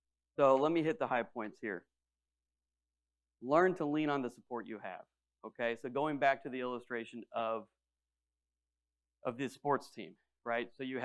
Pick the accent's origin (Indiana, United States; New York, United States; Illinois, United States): Illinois, United States; I was from Illinois originally. A lot of my family is in Missouri.